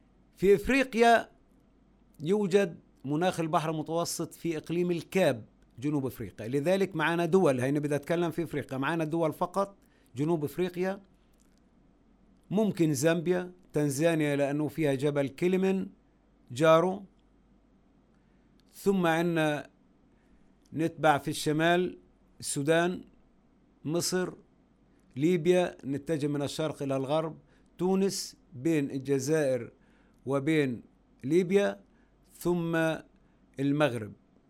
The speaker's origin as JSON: {"language": "Arabic", "country": "Palestine", "said": "لو فتحت عليها عندنا في فلسطين بدك تعرف لي أولا الجبال"}